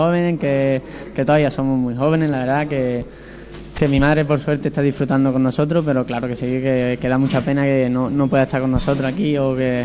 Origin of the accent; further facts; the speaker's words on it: La Palma del Condado, Andalusia, Spain; Sí, de La Palma del Condado.